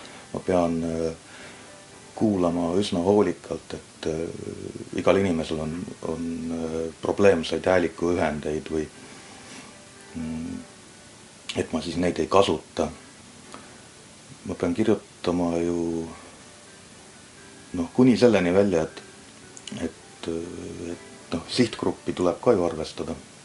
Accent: South Estonia, Estonia; No, mina olen lõuna-eestlane.

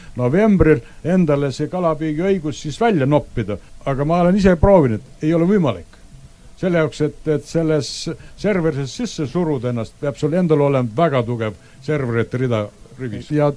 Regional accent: Saare County, Estonia; seal, kus mina kasvasin üles Saaremal

